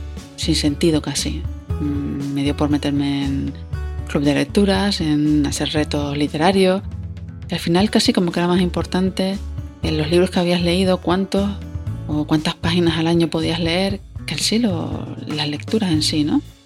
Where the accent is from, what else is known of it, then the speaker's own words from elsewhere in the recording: Canary Islands, Spain; ya tenía un viaje programado para irme a mi tierra, a Gran Canaria